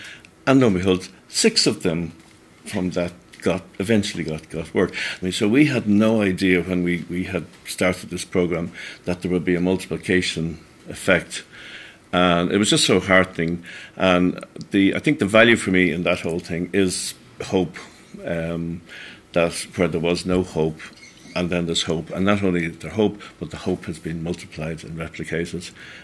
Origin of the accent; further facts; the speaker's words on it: Dublin, Leinster, Ireland; I'm from Dublin.